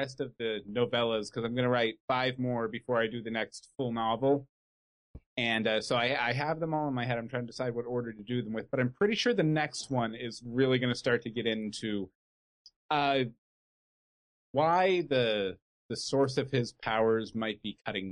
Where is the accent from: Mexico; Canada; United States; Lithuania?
United States; Katy, Texas; Basically, when I lived, I grew up in Katy, Texas.